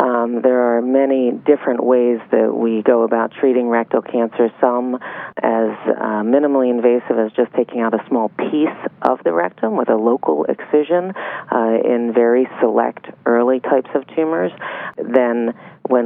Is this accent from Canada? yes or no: no; Philadelphia, Pennsylvania, United States; I'm originally from Philadelphia. I wound up down here at the Cleveland Clinic, Florida